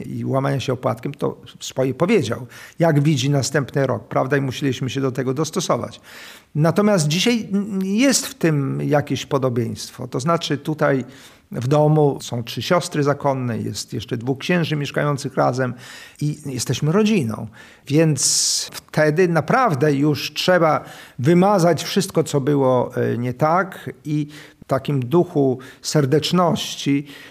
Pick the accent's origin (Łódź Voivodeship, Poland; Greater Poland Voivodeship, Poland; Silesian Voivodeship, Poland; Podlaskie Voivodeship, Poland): Podlaskie Voivodeship, Poland; U nas na Podlasiu jest tradycja faszerowania ryb, szczególnie szczupaków.